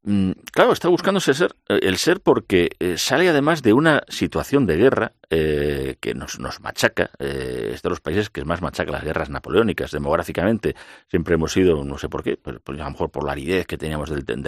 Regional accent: Madrid, Community of Madrid, Spain; born there; nací en La Milagrosa, en el Modesto La Fuente 14.

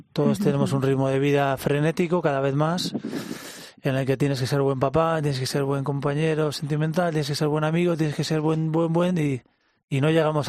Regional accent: Reinosa, Cantabria, Spain; Yo vivo a caballo entre Cantabria, que soy de Cantabria, soy de Reynosa, un pueblecillo muy pequeño al sur de Cantabria, en la montaña, y Madrid, en Torrelodones.

